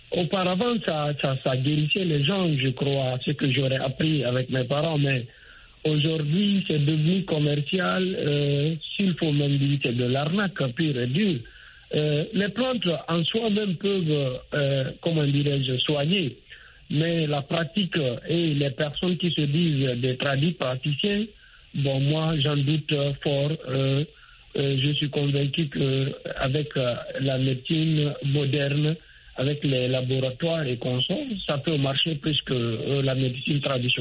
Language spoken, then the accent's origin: French; Guinea; Si je prends un exemple chez nous en Guinée, ici